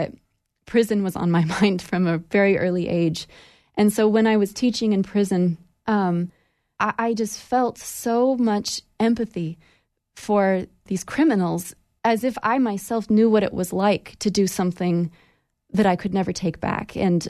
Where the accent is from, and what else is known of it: Idaho, United States; born or raised there